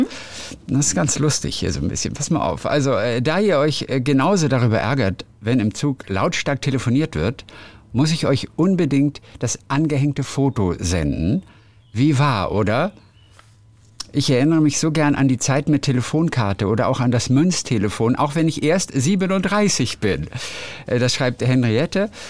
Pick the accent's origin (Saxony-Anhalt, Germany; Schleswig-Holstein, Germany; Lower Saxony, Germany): Schleswig-Holstein, Germany; Niebüll; So spricht man in Niebel, auf dem Festland, wo ich herkomme, zum Beispiel das Bökingharder Friesisch.